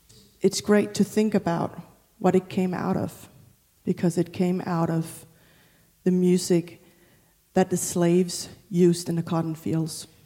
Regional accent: Denmark; English is a second language; I'm from Denmark, you're from here. We live in great countries in terms of having the right to say one's opinion.

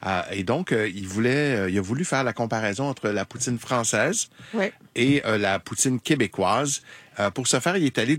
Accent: Paris, Île-de-France, France; Deux secondes, je suis parisienne, je sais reconnaître une défaite quand je la vois.

